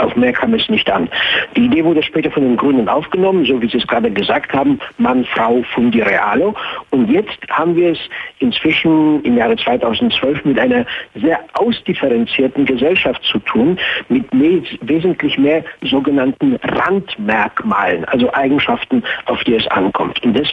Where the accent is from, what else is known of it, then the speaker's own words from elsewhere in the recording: Cologne, North Rhine-Westphalia, Germany; Ich bin ja in Köln groß geworden